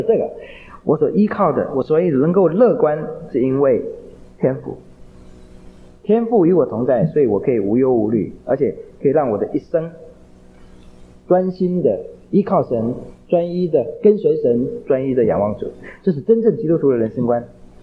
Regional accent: China; now in United States; 我们常说，我们中国人来到美国，美国有这个好处那个好处。

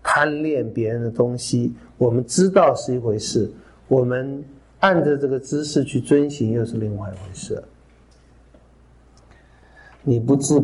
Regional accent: China; 我们中国人

